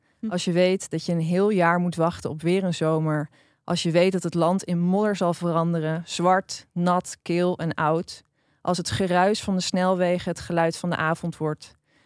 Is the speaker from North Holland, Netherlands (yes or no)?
no; Drenthe, Netherlands; want ik ben opgegroeid in Drenthe. Naar die zomeravonden.